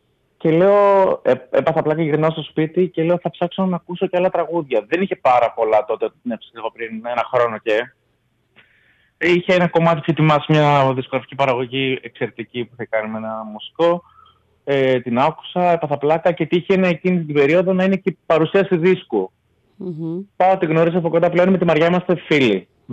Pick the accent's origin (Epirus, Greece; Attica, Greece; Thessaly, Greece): Epirus, Greece; Ioannina; Κατάγομαι από τα Γιάννα, έχω τελειώσει και το μουσικό στα Γιάννα